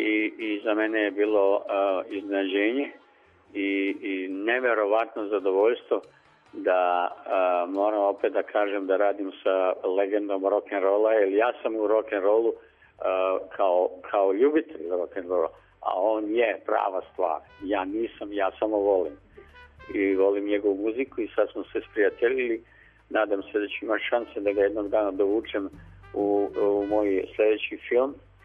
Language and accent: Serbian; Sombor, Vojvodina, Serbia; radim film u mom rodnom gradu i zadnji put kad sam ga video, I sada ogromna promjena. Sombor izgleda lepše nego ikada.